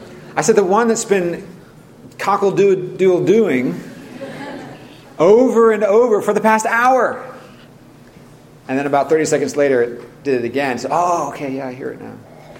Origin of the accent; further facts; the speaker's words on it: California, United States; Now, I grew up in Silicon Valley. I didn't hear too many roosters crowing growing up.